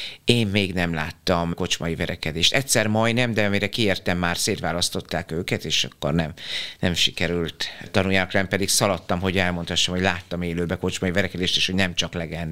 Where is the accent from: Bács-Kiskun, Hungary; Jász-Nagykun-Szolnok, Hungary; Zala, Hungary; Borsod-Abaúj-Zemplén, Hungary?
Zala, Hungary; én zalai vagyok